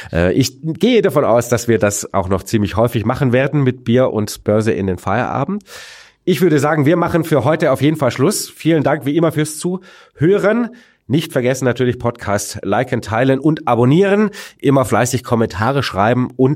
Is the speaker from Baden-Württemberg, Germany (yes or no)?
yes; Baden-Württemberg, Germany; born there; mir gebürtigem Schwaben